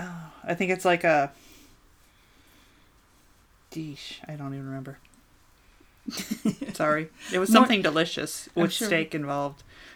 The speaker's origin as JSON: {"language": "English", "region": "Alaska", "country": "United States", "said": "Wait, I'm from Alaska."}